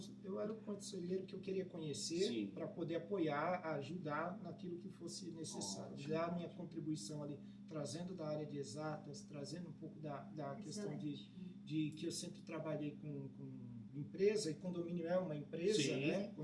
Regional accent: Santos, São Paulo, Brazil; Eu sou nascido na capital, em São, sim, Paulo. Mas eu já sou praticamente um santista de cidadão.

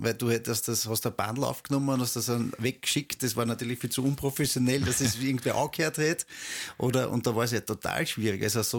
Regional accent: Vienna, Austria; Ich bin in Floridsdorf aufgewachsen.

